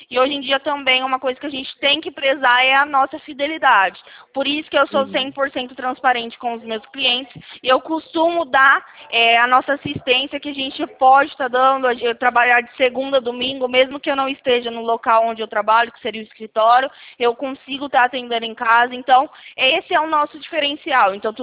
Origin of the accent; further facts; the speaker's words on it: Campinas, São Paulo, Brazil; eu sou aqui de Campinas, do interior de São Paulo